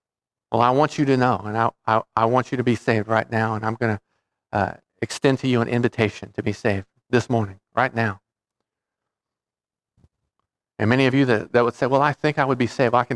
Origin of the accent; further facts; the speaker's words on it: United States; I'm an American and grew up in a Christian home.